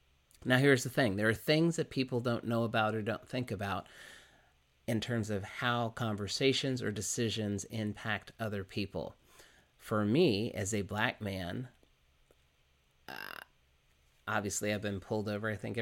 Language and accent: English; the South, United States; you know my story about how I grew up in the South and how I didn't feel like I fit in as a Black man in the white world